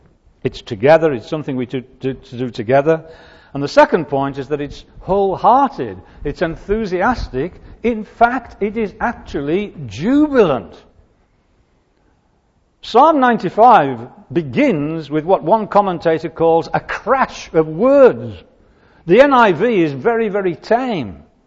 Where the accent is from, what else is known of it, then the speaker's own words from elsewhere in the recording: England, United Kingdom; You know, I'm an Englishman.